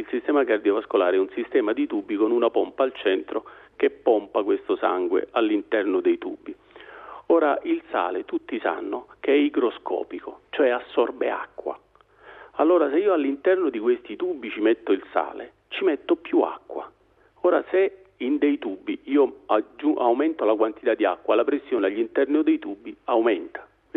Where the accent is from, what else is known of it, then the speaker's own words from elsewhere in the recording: Naples, Campania, Italy; io poi sono napoletano, se mi attraversa il gatto nero mi fermo di corsa e mi spavento